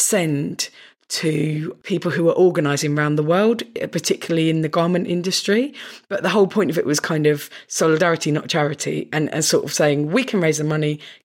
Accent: South East England, United Kingdom; we're both from North Kent and we're both from sort of, I guess, similar class background.

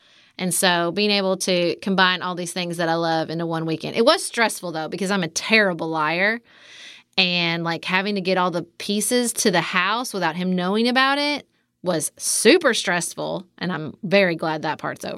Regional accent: Kentucky, United States; accent: Southern; People would say things to me about being a Southerner, about being Kentucky, that they would never say about someone of a different ethnicity or race.

